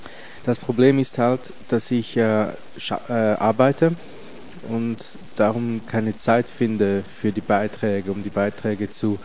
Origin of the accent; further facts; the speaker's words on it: Switzerland; Wie ihr es beim letzten Podcast eventuell schon raushören konntet, bin ich ja Schweizer